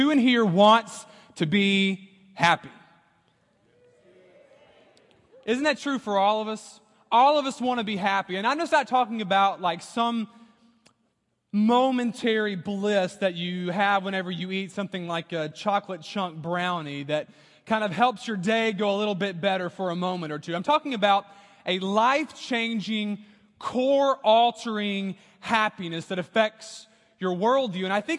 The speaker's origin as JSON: {"language": "English", "region": "Louisiana", "country": "United States", "tie": "born or raised there", "said": "I thought I would relay to you some of my experience growing up in Louisiana."}